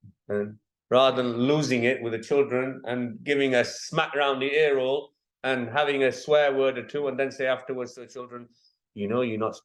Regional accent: Pakistan; I'm from Pakistan.

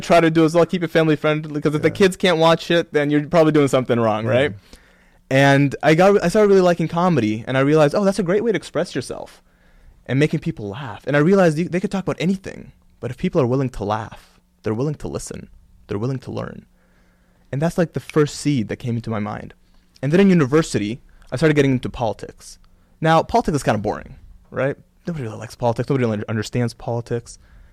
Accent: Kuwait; now in Canada; I grew up in a Muslim family, a practicing Muslim family. And I grew up I'm a Palestinian originally, but I was born in Kuwait. And I grew up between Kuwait and Canada.

